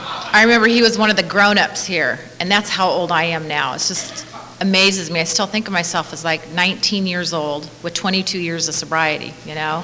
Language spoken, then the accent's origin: English; San Bernardino, California, United States; Well, I'm Eskimo. The other half is German and Irish. I grew up in San Bernardino.